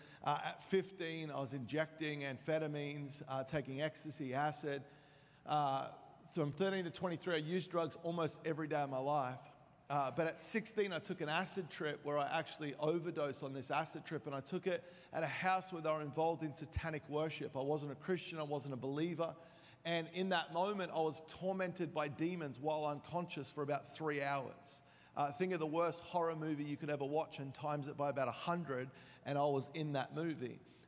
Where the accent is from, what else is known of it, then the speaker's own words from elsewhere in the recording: Australia; moved away as an adult; now in San Diego, United States; Anyway, I am from Australia. I've been living in America now for about 4 years. God called us to move. We live in Suffering for Jesus in San Diego.